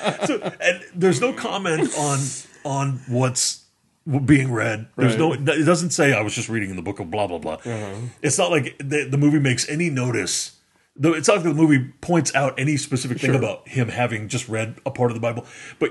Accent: Texas, United States; I'm from Texas. I'm a Baptist from Texas.

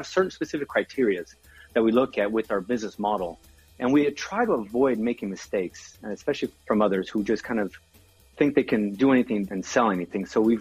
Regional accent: Brazil; So obviously I'm from Brazil.

